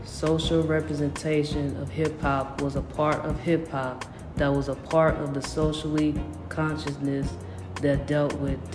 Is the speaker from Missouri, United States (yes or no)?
yes; St. Louis, Missouri, United States; I am a senior music therapy major, minor voice music, and I'm from St. Louis, Missouri.